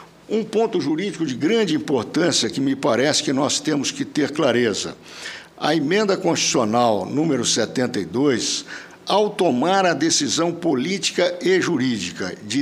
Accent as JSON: {"language": "Portuguese", "region": "Minas Gerais", "country": "Brazil", "said": "silenciosamente, como bom mineiro."}